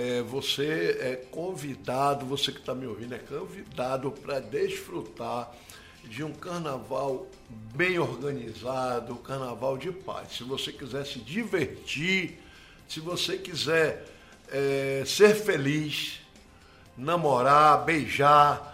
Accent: Uruçuca, Bahia, Brazil; Minha terra amada.

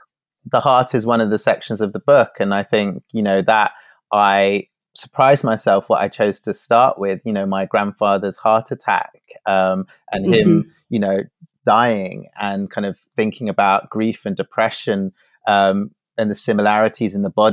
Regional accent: London, United Kingdom; also born or lived in Glasgow; So you get my childhood, you get my time living in Glasgow with my partner, but you get me growing up in London as well

